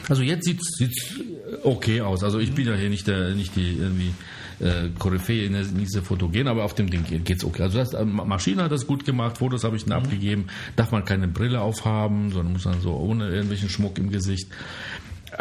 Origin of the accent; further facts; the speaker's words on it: Germany; Ich bin Deutscher